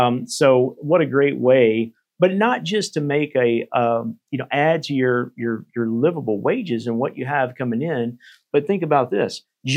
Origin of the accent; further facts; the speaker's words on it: Mississippi, United States; I trusted him because I'm from Mississippi as well.